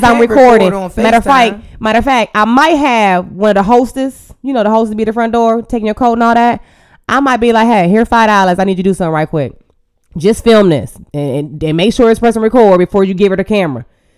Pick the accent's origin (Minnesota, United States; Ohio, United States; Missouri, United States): Ohio, United States; Columbus; Okay, because I'm from Columbus, Ohio, and that White Castle after the club, it pops.